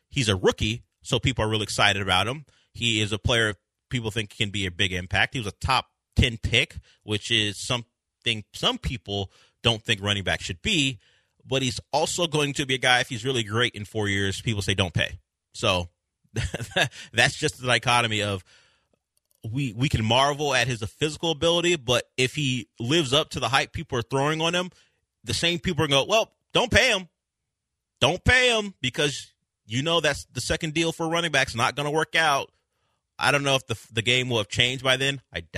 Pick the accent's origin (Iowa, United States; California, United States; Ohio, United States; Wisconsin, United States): California, United States; I was having a discussion with someone about it because I am from Southern California, and earthquakes are always what we are worried about.